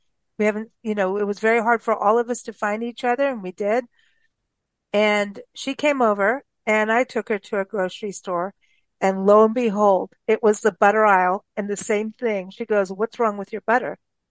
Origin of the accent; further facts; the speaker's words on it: South Africa; also born or lived in Kenya; in Kenya and South Africa, and it was South Africa. I was in my more becoming an adult teenager kind of thing at that point.